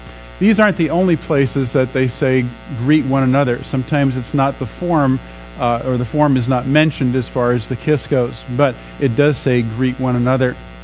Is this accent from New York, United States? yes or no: yes; New York, United States; I grew up on the East Coast, in the metropolitan area of New York City.